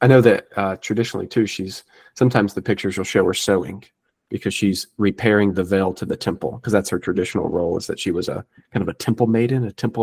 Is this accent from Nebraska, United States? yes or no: no; Tennessee, United States; because I'm from East Tennessee, and I had no idea where Philadelphia, Tennessee was.